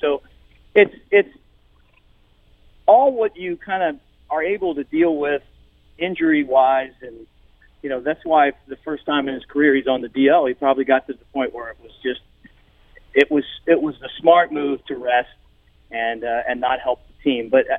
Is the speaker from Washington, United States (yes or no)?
no; Baltimore, Maryland, United States; I grew up in Baltimore.